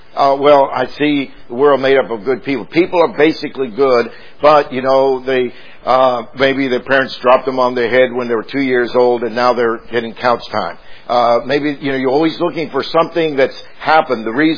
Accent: the South, United States; Now, I grew up in the South, and my wife actually grew up even in the deeper South than I did.

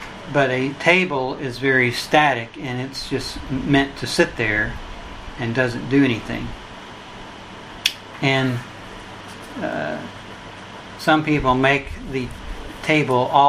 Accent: Oklahoma City, Oklahoma, United States; I'm from Oklahoma City. I'm a lay elder there.

